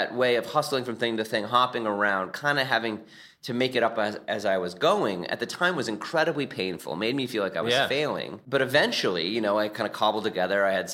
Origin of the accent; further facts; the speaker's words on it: Oregon, United States; So I grew up in Oregon, which, you know, is pretty far away from New York City.